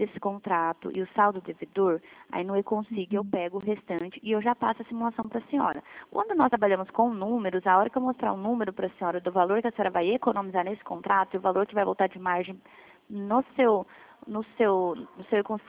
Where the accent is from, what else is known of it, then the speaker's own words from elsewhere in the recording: Dourados, Mato Grosso do Sul, Brazil; Eu sou de Dourados